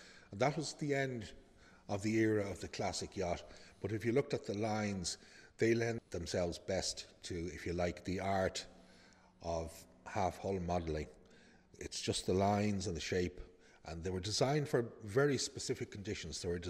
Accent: Howth, Leinster, Ireland; I grew up in Hoth. I sailed from an early age.

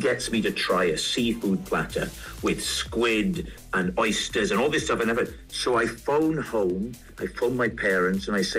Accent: Port Talbot, Wales, United Kingdom; I grew up in Port Talbot in South Wales in the 1970s and sort of into the 80s.

